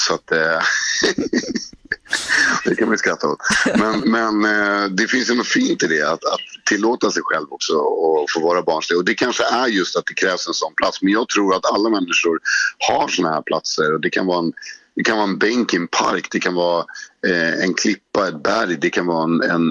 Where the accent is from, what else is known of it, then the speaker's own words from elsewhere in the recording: Stockholm, Stockholm County, Sweden; Men jag är ju väldigt starkt Stockholmsförknippad också. Jag älskar liksom den platsen jag är uppväxt på i Stockholm och sådär, och liksom flera generationer tillbaka.